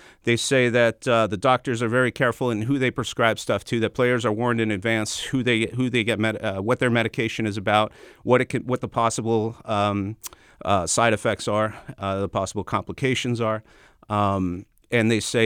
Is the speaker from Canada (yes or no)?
yes; Canada; I grew up in Canada and I played football there up until collegiate level.